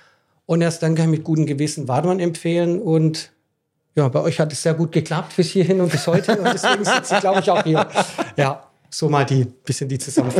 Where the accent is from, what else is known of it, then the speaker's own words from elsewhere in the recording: Reutlingen, Baden-Württemberg, Germany; accent: Swabian; Ah gut, also ich komme aus Reutlingen. Ich versuche nicht ganz arg so zu schwäbeln. Ja. Ich bemühe mich mal zumindestens. Reutlingen ist so 40 Kilometer von Stuttgart weg.